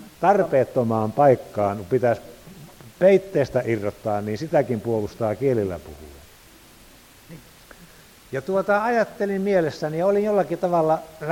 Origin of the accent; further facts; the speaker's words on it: Kullaa, Satakunta, Finland; kun olen maataloudesta kotoisin, meillä oli pieni maapaikka siellä Kullaalla